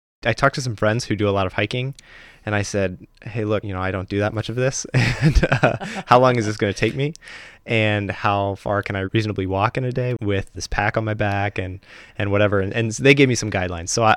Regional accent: Fort Wayne, Indiana, United States; So I grew up in Fort Wayne, which surrounds the junction of the St. Mary's and St. Joe, where they come together and form the Maumee.

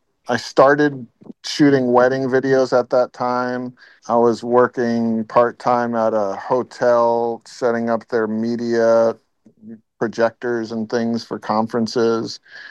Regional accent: Haiku, Hawaii, United States; Well, when I grew up on Maui, I grew up in Haiku, Maui, and I was from an early age very addicted and really fell in love with the process of making movies.

